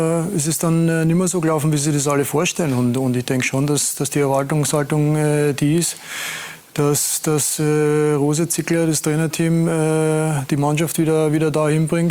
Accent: Austria; freuen wir uns natürlich auf alle Fälle als Österreicher

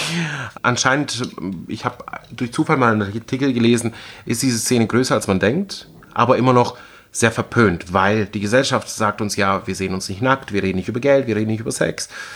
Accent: Baden-Württemberg, Germany; Ich meine, ich bin Schwabe.

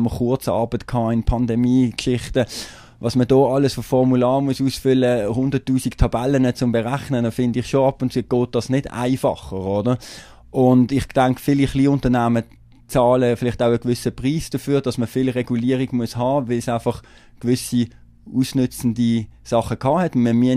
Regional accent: Pfäffikon, Switzerland; Ich bin selber in Pfäffigen aufgewachsen.

